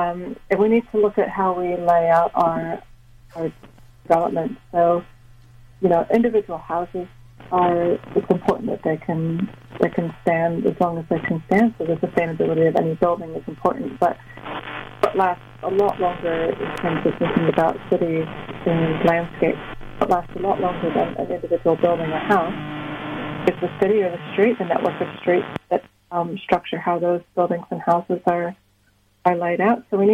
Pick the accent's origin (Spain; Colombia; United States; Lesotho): United States; I think I'm from the States originally, and I've always taken an international perspective on things.